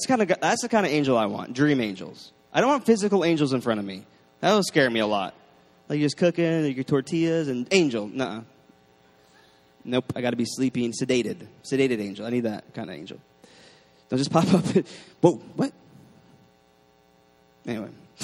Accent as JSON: {"language": "English", "region": "New York", "country": "United States", "said": "I am from New York. I'm the king of cynical."}